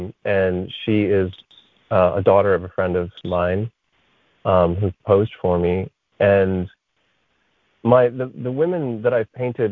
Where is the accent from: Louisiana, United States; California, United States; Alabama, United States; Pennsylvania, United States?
Pennsylvania, United States; I grew up in Pennsylvania, and which is actually where I am right now, visiting my family.